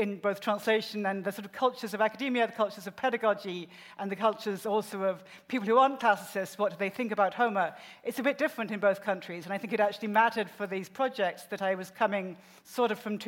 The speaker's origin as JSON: {"language": "English", "country": "United Kingdom", "tie": "born or raised there", "moved": "yes", "lives_now": "United States", "said": "I grew up in the UK, as you can tell, we're shy British girls, but I've also spent the last 25 years, something that feels unreal amount of time in the US."}